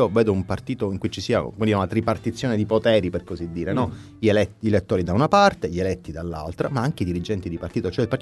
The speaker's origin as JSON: {"language": "Italian", "region": "Sicily", "country": "Italy", "said": "io sono siciliano"}